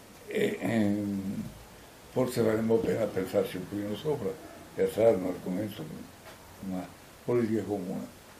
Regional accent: Tolfa, Lazio, Italy; nelle lingue in particolare conosco l'italiano, il romanesco, il dialetto di Tolfa che è il mio paese d'origine, un po' lo spagnolo, francese

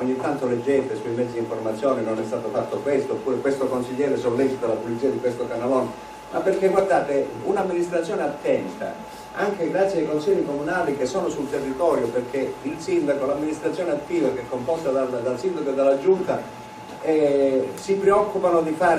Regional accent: Catanzaro, Calabria, Italy; perché siamo tutti di Catanzaro, la maggior parte

